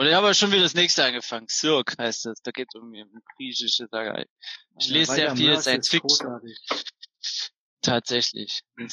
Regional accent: Zwickau, Saxony, Germany; now in Freiburg, Germany; hier ist tatsächlich viel wärmer, als wo ich herkomme. Ich komme eigentlich aus Zwickau. Da ist es schon immer gefühlt nochmal so 6-7 Grad kälter.

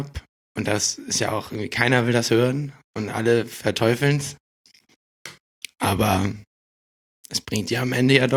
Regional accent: Neumünster, Schleswig-Holstein, Germany; So Richtung Nordfriesland hoch, also zwischen Kiel und Hamburg.

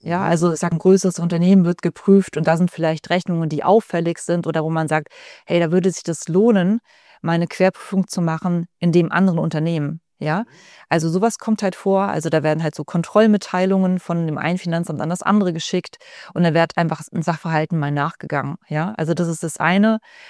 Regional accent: Hamburg, Germany; Ich komme ja selber aus dem Hamburger Raum, habe in der Hamburger Finanzverwaltung gearbeitet

